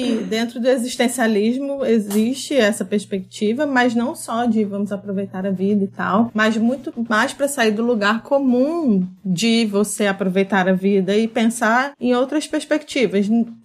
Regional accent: Rio de Janeiro, Brazil; Eu não sou daqui, eu sou do Rio de Janeiro.

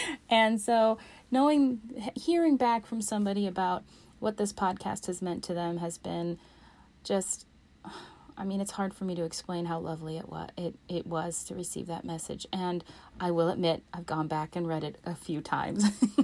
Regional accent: Alaska, United States

